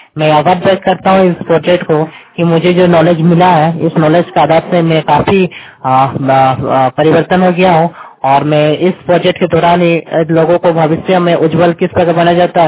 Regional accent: Morkum, Jharkhand, India; मैं मोरकुम गांव से बिलोंग करता हूँ। गमरिया पंचायत ब्लॉक है।

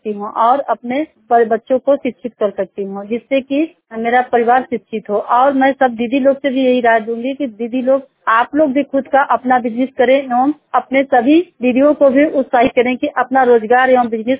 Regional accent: Mandsaur, Madhya Pradesh, India; मैं मंजेसौर की रहने वाली, मैं बहुत गरीब परिवार से हूँ।

